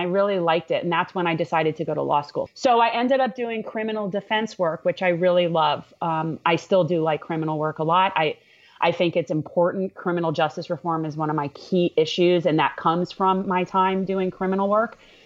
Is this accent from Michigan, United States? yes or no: no; North Miami, Florida, United States; Truthfully, I'm a native Floridian. I was born in North Miami, Florida. Actually, I'm a second generation native Floridian. My dad was born down here, which is almost unheard of.